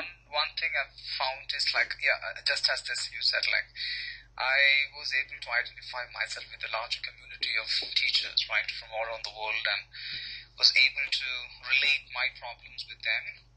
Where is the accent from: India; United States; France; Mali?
India; Basically, I'm from India.